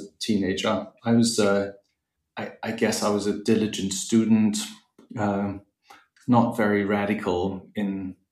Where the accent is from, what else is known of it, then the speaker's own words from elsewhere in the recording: Northern Germany, Germany; I come from Northern Germany. I grew up in a loving family